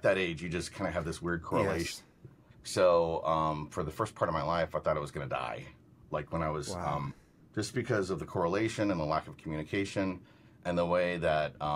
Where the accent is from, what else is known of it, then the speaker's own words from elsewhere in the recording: Florida, United States; So my story is I grew up in Florida. I have a brother and a sister